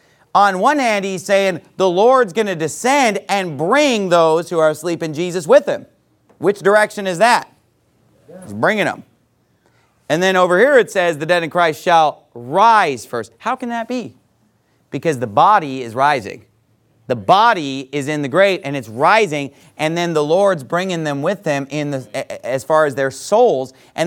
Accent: Sacramento, California, United States; And a guy like that is this guy in Sacramento, California, and I'm from Sacramento, California. So when I was growing up, I would see this guy on TV

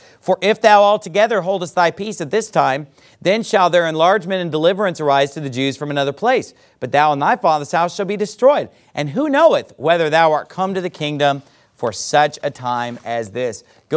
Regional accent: Sacramento, California, United States; That was my hometown in Sacramento. Or, you know, hey, California, that's right in our backyard

